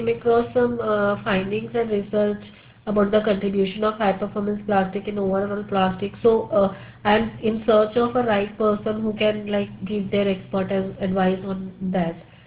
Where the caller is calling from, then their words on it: India; English is a second language; I'm calling from India.